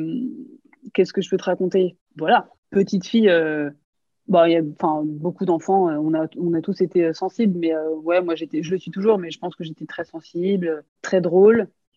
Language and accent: French; Champs-sur-Marne, Île-de-France, France; also born or lived in Paris / Noisy-le-Grand; moi, je suis née à Paris et on est vite allé en banlieue parisienne, à Champs-sur-Marne, puis à Noisy-le-Grand.